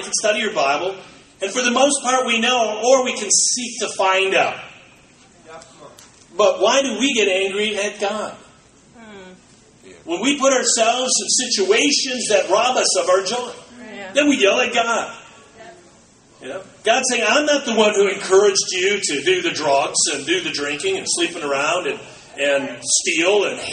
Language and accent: English; Green Bay, Wisconsin, United States; now in Chicago, United States; I was raised in Green Bay.